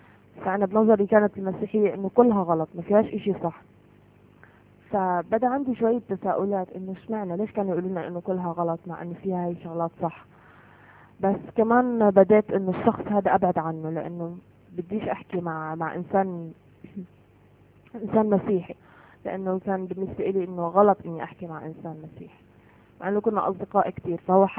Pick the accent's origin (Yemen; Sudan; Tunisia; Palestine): Palestine; انا كفلسطينية استحالة اني احب مثلا اليهود او احب مثلا شارون يعني. فقال لي ما هاي هي الفرق، انه احنا عنا كمسيحيين انه احنا لازم نحب عدونا